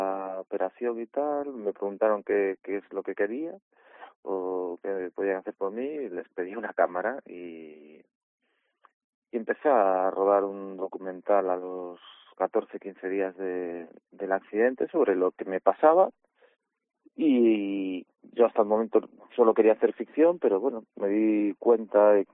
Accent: Vigo, Galicia, Spain; also born or lived in Madrid, Spain; yo soy de Vigo, estaba estudiando en Madrid cine

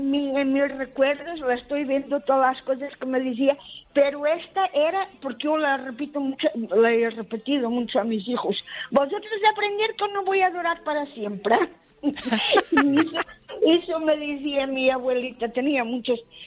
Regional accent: Portugal; Yo soy portuguesa.

